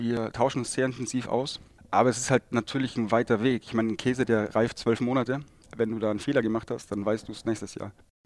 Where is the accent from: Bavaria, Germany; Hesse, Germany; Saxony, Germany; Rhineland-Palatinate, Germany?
Bavaria, Germany; Ich komme aus dem Chiemgau